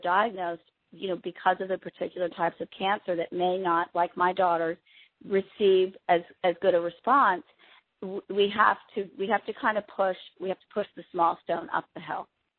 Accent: Charlottesville, Virginia, United States; So I was determined to do something in my hometown, or in my actual hometown, Charlottesville, Virginia.

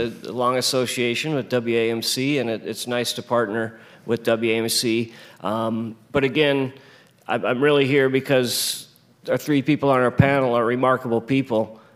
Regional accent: Pacific Northwest, United States; And I'm from the Northwest, and she settled there in this enclave of Norwegian, essentially fishermen.

